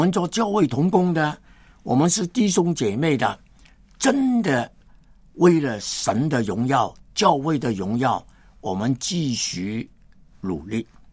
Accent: China; 那这个是最可怕的淫乱，我们中国人叫乱伦。

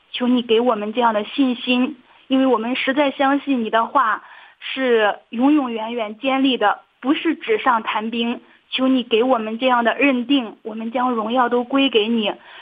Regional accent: Henan, China; 我是河南的

